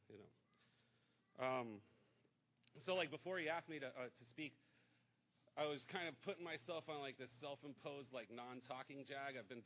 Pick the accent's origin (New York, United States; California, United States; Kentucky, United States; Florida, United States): Florida, United States; Key West; You know, I was born and raised in Key West. I'm first generation born to Cuban immigrant parents.